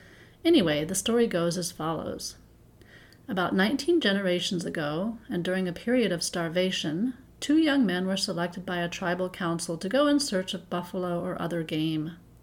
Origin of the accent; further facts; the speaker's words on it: Alaska, United States; I was raised in Alaska, actually, and because of that experience, I have a great affinity for indigenous belief systems